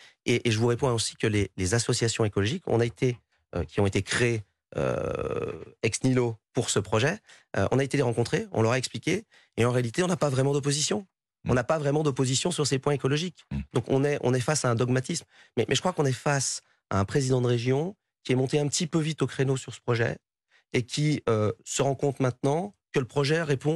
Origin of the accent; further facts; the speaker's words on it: France; je suis français, je crois en mon pays